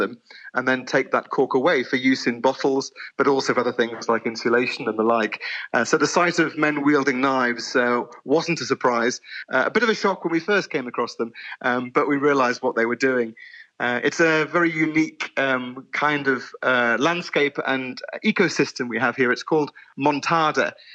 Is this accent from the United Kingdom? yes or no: yes; United Kingdom; now in Portugal; I'm British.